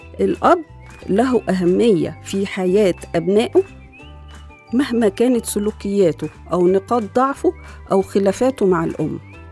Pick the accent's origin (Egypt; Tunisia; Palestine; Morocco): Egypt; والحمد لله عندنا في مصر هنا يعني السواد الأعظم من الشباب دلوقتي ما فيش الكلام ده